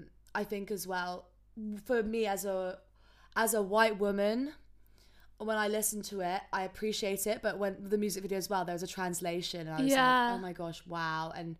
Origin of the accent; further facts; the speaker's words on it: England, United Kingdom; because I'm from England.